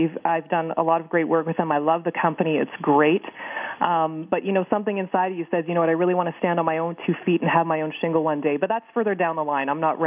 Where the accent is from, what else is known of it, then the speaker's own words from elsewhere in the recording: Canada; I am Canadian. Maybe your listeners need to know I'm Canadian.